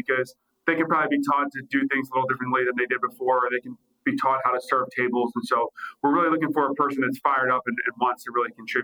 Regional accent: New Jersey, United States; I'm from southern New Jersey, almost all the way down at the bottom. I grew up right outside, about 10, 15 minutes from Atlantic City and right across the water from Ocean City, New Jersey.

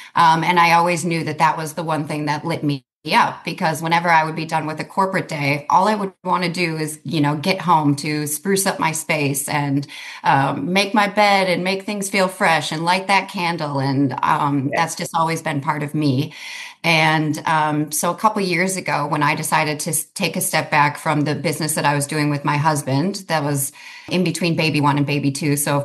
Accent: St. Paul, Minnesota, United States; moved away as an adult; But I'm originally from Minnesota, pretty far away from here. I was born and raised in St. Paul, beautiful little town in Minnesota.

